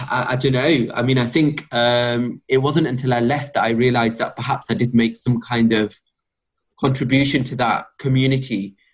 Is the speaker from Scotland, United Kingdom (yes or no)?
no; Yorkshire and the Humber, United Kingdom; One of the reasons that I moved back to Yorkshire was because my hometown, my mum wanted me home.